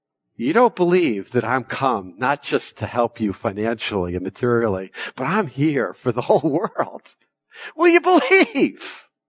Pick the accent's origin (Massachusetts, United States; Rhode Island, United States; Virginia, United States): Rhode Island, United States; Lincoln; my father was from Rhode Island, and we grew up in Lincoln, Rhode Island.